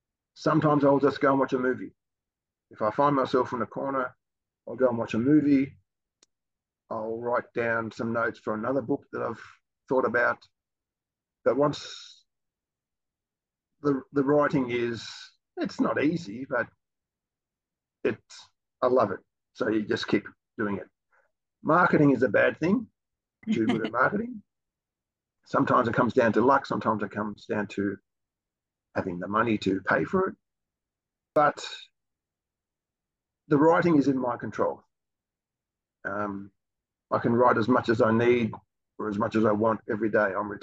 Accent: Australia; It's probably like Comic Cons they have around the world, but being Australian, they call it Oz Comic Con.

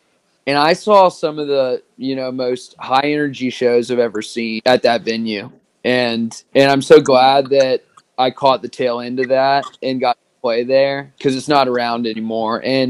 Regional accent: Richmond, Virginia, United States; So I born and raised in the Richmond area.

